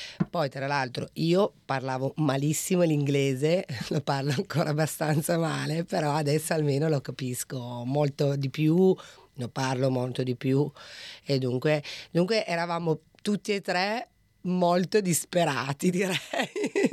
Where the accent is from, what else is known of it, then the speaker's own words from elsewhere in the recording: Piedmont, Italy; moved away as an adult; now in Australia; Io piemontese, lui bolognese doc.